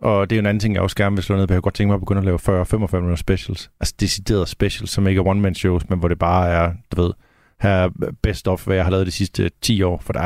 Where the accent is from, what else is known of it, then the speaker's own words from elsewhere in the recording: Jutland, Denmark; især mig som jyde, det er jo bare sådan et, den der klassiske, at det er ikke forbudt at tænke selv